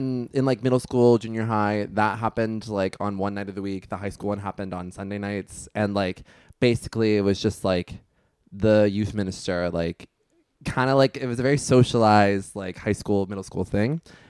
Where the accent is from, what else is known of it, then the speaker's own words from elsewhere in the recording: Houston, Texas, United States; We're from Houston, but he lives in Dallas